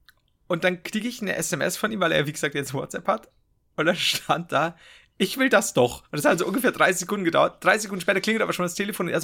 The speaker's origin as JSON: {"language": "German", "town": "Regensburg", "region": "Bavaria", "country": "Germany"}